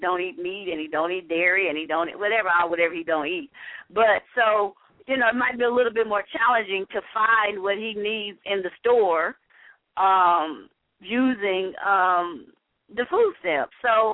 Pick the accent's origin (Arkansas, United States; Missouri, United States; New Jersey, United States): Arkansas, United States; Helena; put me back to where I was growing up in Helena, Arkansas, I would have a breakdown.